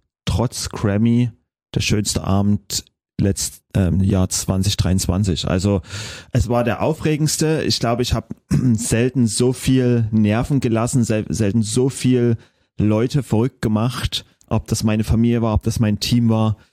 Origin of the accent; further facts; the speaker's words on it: Dresden, Saxony, Germany; dieses Dresden-Konzert, das war irgendwie, was mich als Person, es ist meine Heimat